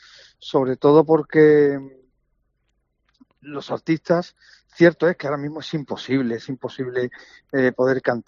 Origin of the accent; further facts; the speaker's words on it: Jerez, Andalusia, Spain; grabamos este pasado verano, concretamente el 12 de septiembre en Jerez, en mi tierra